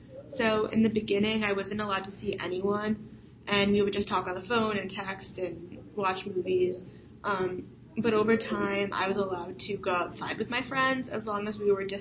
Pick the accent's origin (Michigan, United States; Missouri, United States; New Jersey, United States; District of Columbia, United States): New Jersey, United States; I'm from Bergen County, New Jersey, which is about, 15 minutes from New York City.